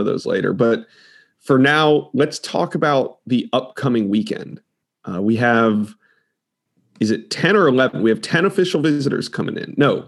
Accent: Florida, United States; Hey, I'm from Florida.

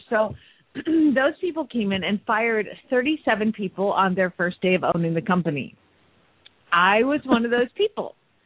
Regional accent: Phoenix, Arizona, United States; from Phoenix, Arizona

